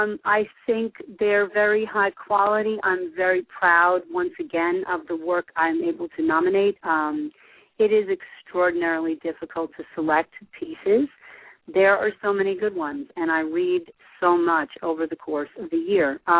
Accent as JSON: {"language": "English", "region": "New Jersey", "country": "United States", "said": "as you all know, I'm from New Jersey"}